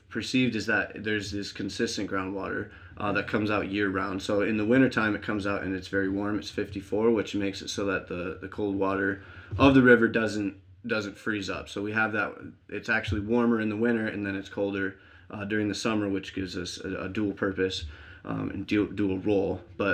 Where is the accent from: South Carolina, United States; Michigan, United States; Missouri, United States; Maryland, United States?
Michigan, United States; Ann Arbor; I grew up in Ann Arbor. I went to high school there